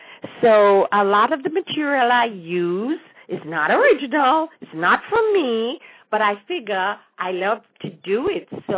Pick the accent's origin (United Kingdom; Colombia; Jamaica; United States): Jamaica; as I was growing up in Jamaica